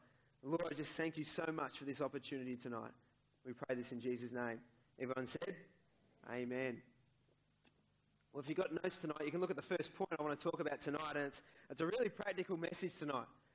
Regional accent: Melbourne, Victoria, Australia; I'm sorry, I'm from Melbourne.

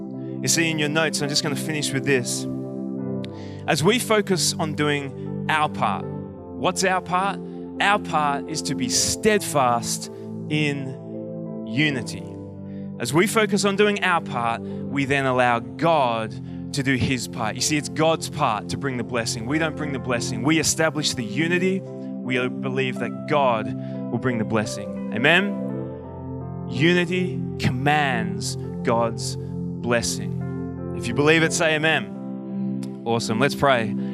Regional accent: Melbourne, Victoria, Australia; I was born in Melbourne, bred in Melbourne, I love Melbourne, it's my hometown

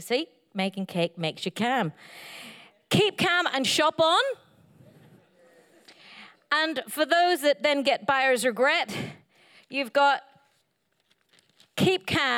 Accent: Northern Ireland, United Kingdom; when I grew up in Northern Ireland because of the Troubles, this poster was massive everywhere.

